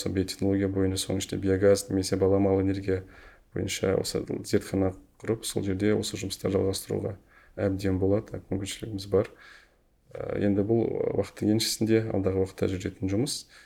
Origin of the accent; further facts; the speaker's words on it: Turkistan, Turkistan Region, Kazakhstan; иә, мен өзім осы Түркістанның тумасымын.